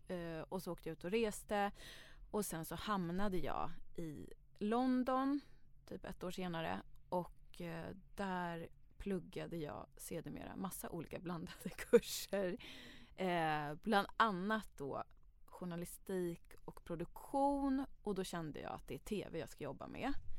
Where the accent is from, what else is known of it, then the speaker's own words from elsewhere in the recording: Stockholm, Stockholm County, Sweden; Alltså, det fanns ju fortfarande knarkarkvartar på Söder. På Skånegatan. Runt hörnet från där jag växte upp